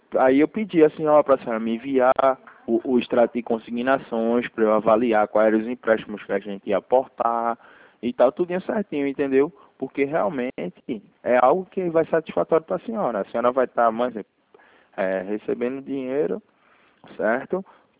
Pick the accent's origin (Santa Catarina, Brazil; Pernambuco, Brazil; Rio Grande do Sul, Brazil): Pernambuco, Brazil; Recife; Eu sou de Recife.